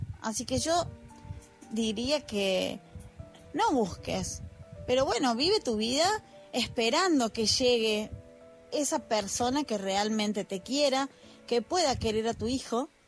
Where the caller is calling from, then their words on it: Argentina; desde Argentina